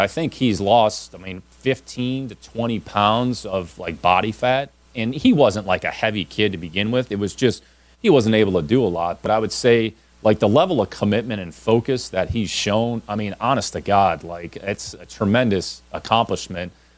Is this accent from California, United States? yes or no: no; Cleveland, Ohio, United States; We're both from Cleveland.